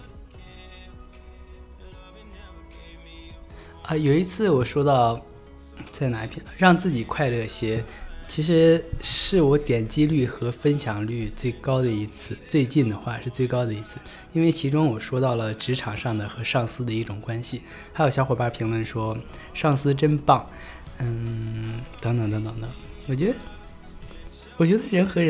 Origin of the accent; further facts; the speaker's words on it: China; now in Tokyo, Japan; 甚至有些知识作为一个中国人我都不知道。